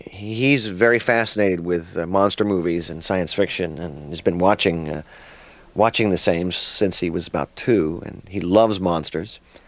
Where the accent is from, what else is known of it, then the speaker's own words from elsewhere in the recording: the South, United States; I grew up with in the South with a bunch of tough guys and a bunch of hillbillies from the backwoods